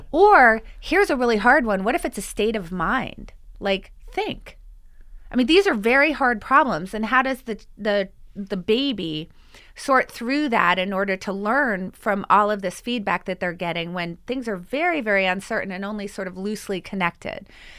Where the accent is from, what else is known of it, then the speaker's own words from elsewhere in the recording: Philadelphia, Pennsylvania, United States; Of course, I'm from Philadelphia.